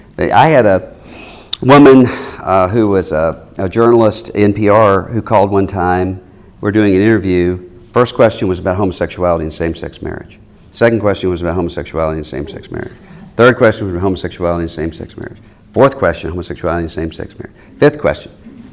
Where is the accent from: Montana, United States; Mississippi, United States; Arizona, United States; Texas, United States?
Mississippi, United States; they moved back to my home state of Mississippi.